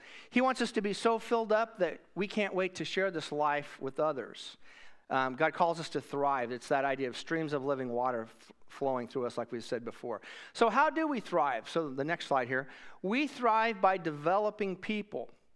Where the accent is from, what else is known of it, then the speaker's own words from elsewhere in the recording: Wichita, Kansas, United States; So I have some very special memories of the church that I grew up in Wichita, Kansas, Countryside Christian Church.